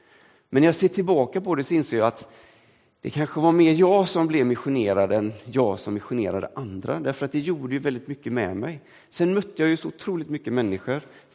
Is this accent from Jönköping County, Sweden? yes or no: no; Gunnilse, Västra Götaland County, Sweden; i min hembygd i Gunnilse som jag är uppväxt